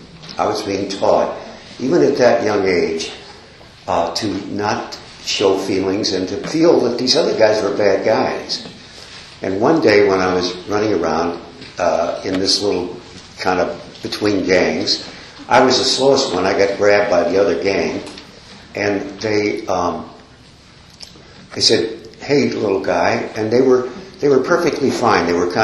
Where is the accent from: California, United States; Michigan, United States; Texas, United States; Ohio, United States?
Michigan, United States; Detroit; born there; So I was born in Detroit in 1926, Detroit, Michigan, the east side of Detroit, and my dad was a sort of a heavy-handed German.